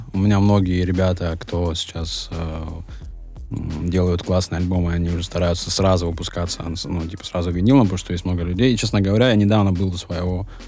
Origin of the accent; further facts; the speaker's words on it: Gagra, Abkhazia, Georgia; Я из Абхазии, брат.